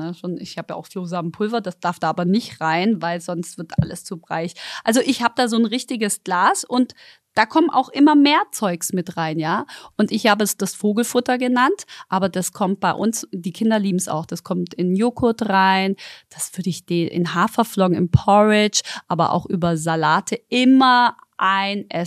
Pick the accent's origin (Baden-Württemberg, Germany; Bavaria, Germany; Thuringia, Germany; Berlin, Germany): Baden-Württemberg, Germany; Stuttgart; ich bin ja in Stuttgart geboren und aufgewachsen.